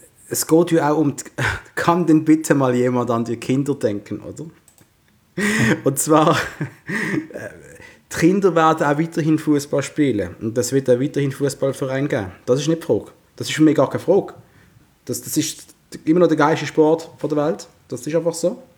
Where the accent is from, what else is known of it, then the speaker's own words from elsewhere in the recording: Switzerland; Aber wir sind Schweizer, Patrice